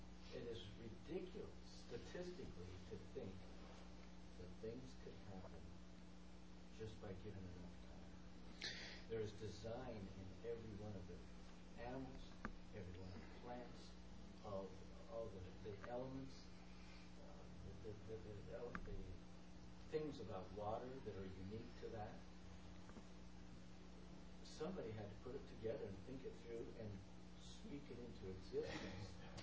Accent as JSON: {"language": "English", "town": "Boulder", "region": "Colorado", "country": "United States", "tie": "born or raised there", "said": "I grew up in Boulder, Colorado"}